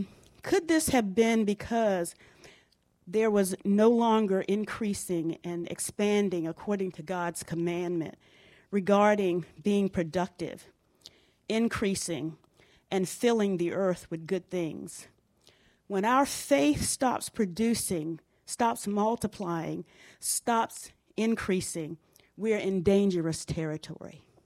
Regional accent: Virginia, United States; You all know I'm from Virginia, and I don't remember how old I was, but there's a river that runs through

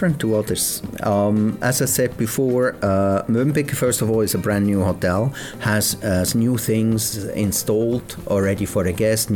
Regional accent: Switzerland; first language German; English is a second language; My mother tongue is German. And I spoke good English already at that time. But French is difficult for us.

